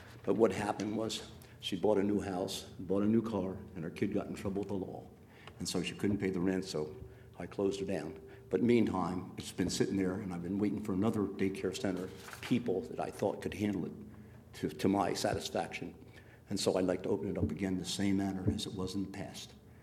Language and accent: English; Wilmington, United States; But anyway, and, of course, I'm from Wilmington, so I come home.